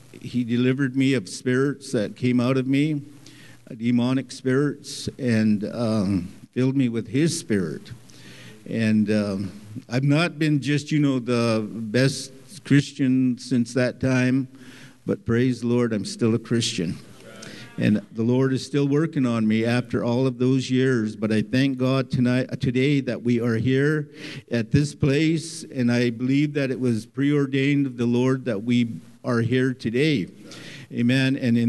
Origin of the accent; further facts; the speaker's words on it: Browning, Montana, United States; also born or lived in Washington; I'm from Browning. I'm born and raised partly on the Blackfeet Reservation there in Browning, Montana, and moved to the state of Washington as a young man and back and forth